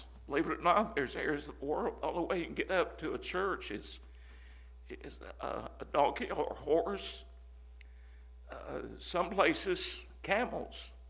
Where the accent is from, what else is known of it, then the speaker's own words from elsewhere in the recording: Southern United States, United States; I'm Southern, so I've not even mastered English yet